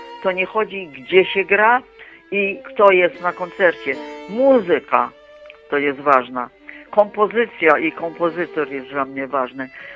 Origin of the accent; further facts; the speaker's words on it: Chełm, Lublin Voivodeship, Poland; born there; czuję się dumna, że się urodziłam w Chełmie.